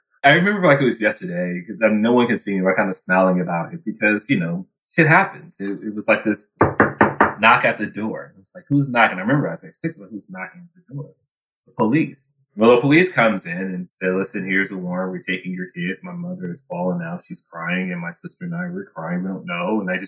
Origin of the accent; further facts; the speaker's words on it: Oakland, California, United States; my older sister and I, we grew up very beginning in West Oakland, California, Acorn Projects. So basically government housing.